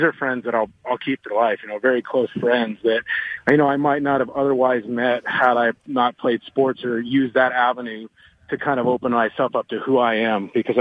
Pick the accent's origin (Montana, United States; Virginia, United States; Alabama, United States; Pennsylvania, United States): Montana, United States; growing up in Montana in a town of about, you know, 6,000-7,000 people, as a half Japanese kid, it's a little different